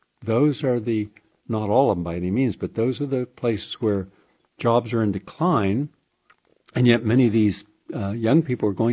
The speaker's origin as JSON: {"language": "English", "town": "Parkersburg", "region": "West Virginia", "country": "United States", "tie": "born or raised there", "said": "I had a friend who was a school teacher in my hometown of Parkersburg, West Virginia"}